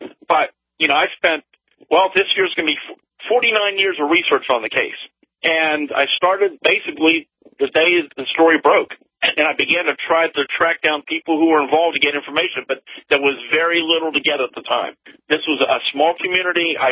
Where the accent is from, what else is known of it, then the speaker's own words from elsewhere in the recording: Greensburg, Pennsylvania, United States; this object continued out into Westmoreland County, came over my hometown, over the city of Greensburg.